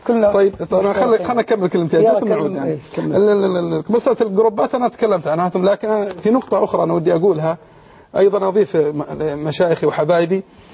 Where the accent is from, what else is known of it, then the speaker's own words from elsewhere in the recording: Saudi Arabia; عندنا في السعودية